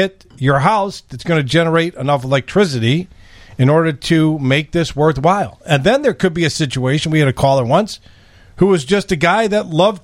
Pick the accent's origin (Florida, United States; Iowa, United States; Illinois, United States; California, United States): Illinois, United States; Des Plaines; Thank God I grew up in Des Plaines.